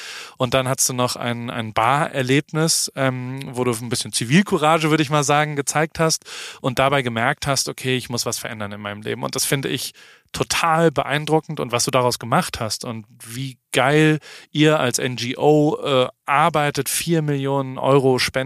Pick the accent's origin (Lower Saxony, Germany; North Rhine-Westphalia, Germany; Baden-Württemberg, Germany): Baden-Württemberg, Germany; Heidelberg; Ich komme ja aus Heidelberg